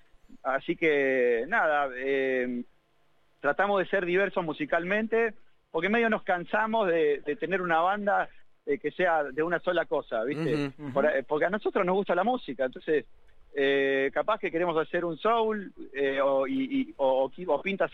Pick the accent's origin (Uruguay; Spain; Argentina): Argentina; Monte Castro, Buenos Aires; yo que soy de Monte Castro, de Ciudadela